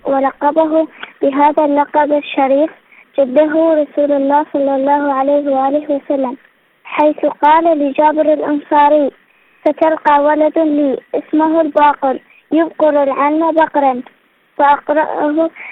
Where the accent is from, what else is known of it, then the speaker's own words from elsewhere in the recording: Iraq; من العراق